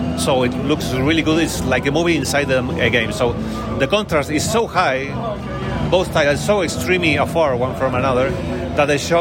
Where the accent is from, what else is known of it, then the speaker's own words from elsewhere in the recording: Argentina; I'm from Argentina, and I'm the creator of Tenebrosomnia.